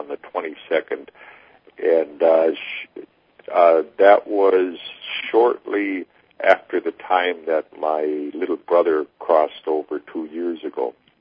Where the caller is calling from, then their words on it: Connecticut, United States; Connecticut area.